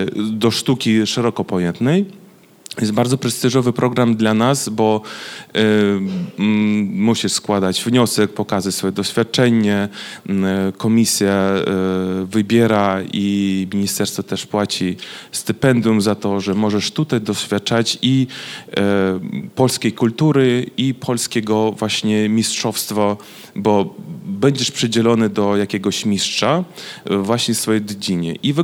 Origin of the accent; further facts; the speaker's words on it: Minsk, Belarus; now in Poland; ja jestem z pochodzenia Białorusinem i mieszkałem, mam rodzinę dalej w Mińsku na Białorusi